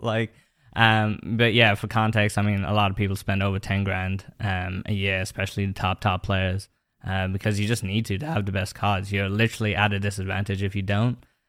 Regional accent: Ireland; accent: three accents with American twang; growing up in Ireland

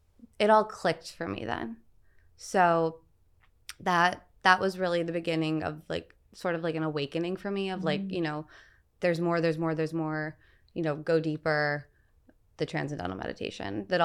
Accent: Michigan, United States; I grew up in Michigan. So like, I'm from the Midwest, you know, it was like meatloaf.

